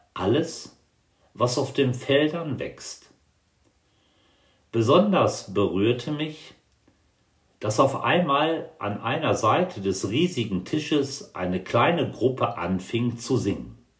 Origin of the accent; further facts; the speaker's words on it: Münster, North Rhine-Westphalia, Germany; ich dann nach Münster gefahren und beginne nun in dieser Freude meinen Lebens- und Arbeitstag in meiner Heimat